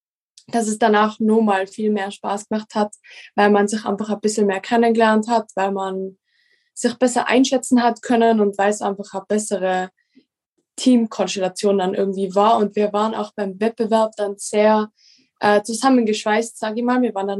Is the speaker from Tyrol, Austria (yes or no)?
yes; Mieming, Tyrol, Austria; Ich komme aus Miming